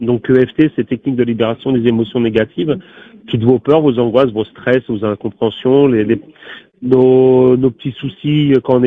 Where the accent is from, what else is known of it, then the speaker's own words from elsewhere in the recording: Châtellerault, Nouvelle-Aquitaine, France; Non, oui, je suis de Châtellerault, donc ouais, ça va vite, hein, en 30 minutes, on a fait la route